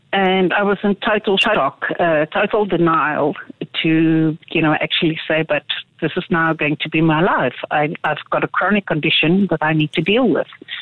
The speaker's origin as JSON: {"language": "English", "town": "Pretoria", "region": "Gauteng", "country": "South Africa", "tie": "born or raised there", "said": "So I'm born and bred in Pretoria, and up until the age of 7, I would say life was pretty normal."}